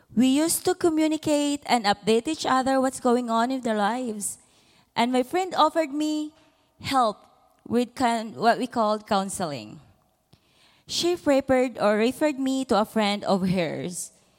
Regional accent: Philippines; accent: Filipino; now in United States; Bear with me, brothers and sisters, with my Filipino accent.

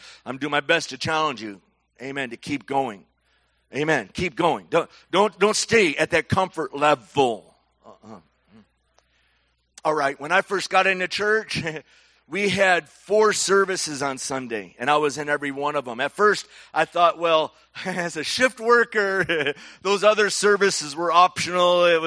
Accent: Michigan, United States; I grew up in Michigan in a Catholic church until I was, I don't know, 8 or 9, and that was it.

